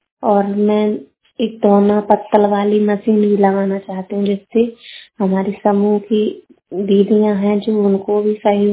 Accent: Ambawa, India; मैं ग्राम अम्बावा से हूँ।

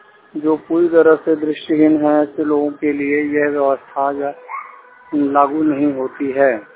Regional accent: Kachhwa, Uttar Pradesh, India; पूर्ण रूप से दृष्टि बाधित व्यक्ति हूँ। नगर पंचायत कछवा जिला मिर्जापुर उत्तर प्रदेश का मूल निवासी हूँ।

